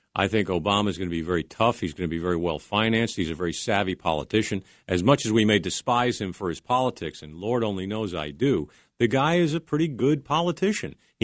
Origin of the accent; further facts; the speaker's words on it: New York, United States; another caller from my hometown. Line 6, Ralph in New York.